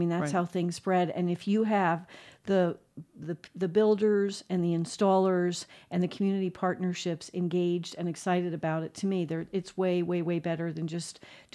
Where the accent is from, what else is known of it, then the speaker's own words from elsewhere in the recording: New Jersey, United States; I'm from New Jersey, and they don't have sunshine all the time.